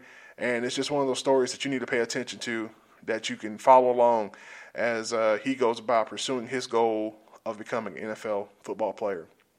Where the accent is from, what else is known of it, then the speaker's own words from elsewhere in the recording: Georgia, United States; now in Atlanta, United States; I'm from South Georgia myself, so I speak Southerner very fluently.